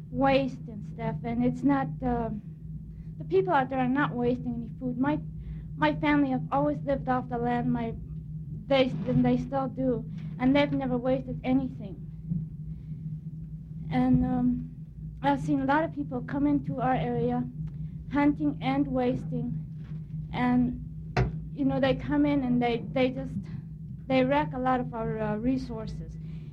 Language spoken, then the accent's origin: English; Allakaket, Alaska, United States; now in Fairbanks, United States; from Allakaket. I was born and raised in Allakaket and decided to live over here in Fairbanks